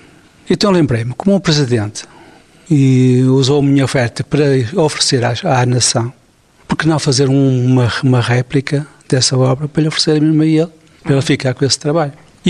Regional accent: Portugal; essas coisas, para mim é gratificante, como português

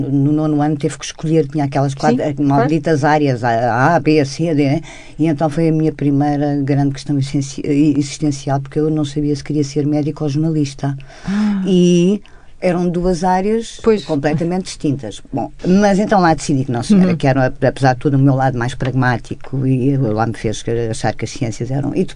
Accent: Évora, Alentejo, Portugal; also born or lived in Santo Tirso; E nasci antes do que era esperado e, portanto, nasci por acaso em Santo Tirso, mas nunca vivi lá. Vivi em Évora.

